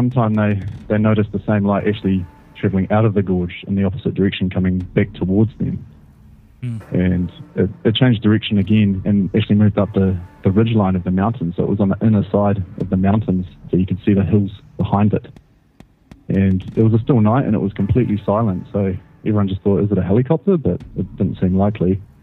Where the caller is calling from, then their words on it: New Zealand; I'm from New Zealand